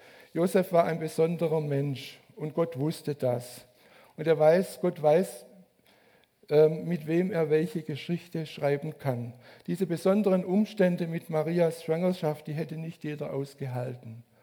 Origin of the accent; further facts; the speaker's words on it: Ebershardt, Baden-Württemberg, Germany; also wenn der jetzt in Ebershardt gewohnt hätte, wo ich herkomme, dann könnte ich mir lebhaft den Tratsch oder Klatsch vorstellen.